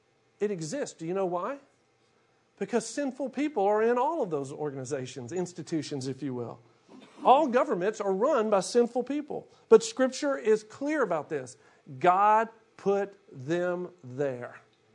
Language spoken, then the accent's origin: English; Shreveport, Louisiana, United States; Growing up in Shreveport, Barksdale Air Force Base right there, always remember hearing sonic booms.